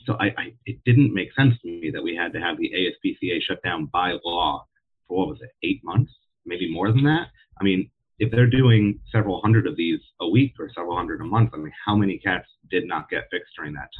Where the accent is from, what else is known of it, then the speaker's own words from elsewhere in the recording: Massachusetts, United States; we're both born and raised in Western Massachusetts, you know, quite different places.